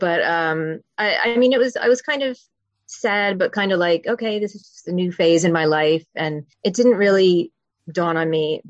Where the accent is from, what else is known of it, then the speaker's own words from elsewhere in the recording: New Jersey, United States; moved away as an adult; now in United Kingdom; I'm obviously not from the UK originally. So I grew up in New Jersey. Came over, met my husband when I was studying in uni, and that's how I ended up over here in the UK.